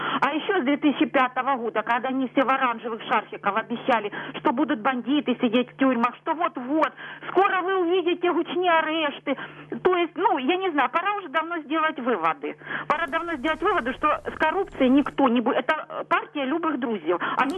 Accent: Luhansk Oblast, Ukraine; Я сама з Луганщини.

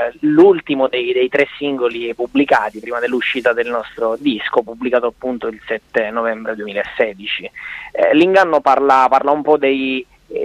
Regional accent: Catania, Sicily, Italy; È un accento molto molto forte, è difficile nasconderlo, insomma, si capisce. Soprattutto noi di Catania abbiamo questa cantilena.

